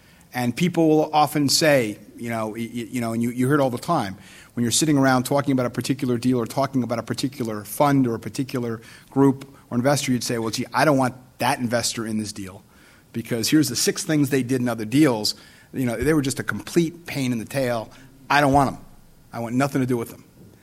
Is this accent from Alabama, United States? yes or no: no; Chicago, Illinois, United States; Northwestern, which is my hometown, Chicago, but I love coming to Boston.